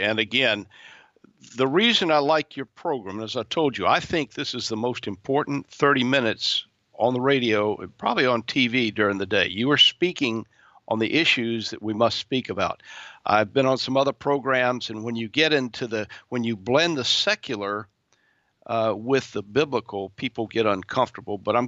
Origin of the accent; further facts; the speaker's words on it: Tallahassee, Florida, United States; I come from Tallahassee.